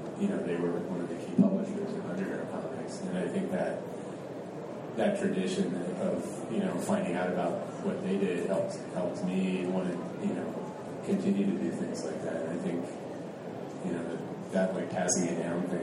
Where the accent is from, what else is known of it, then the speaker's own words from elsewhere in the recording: California, United States; as a kid growing up in the Bay Area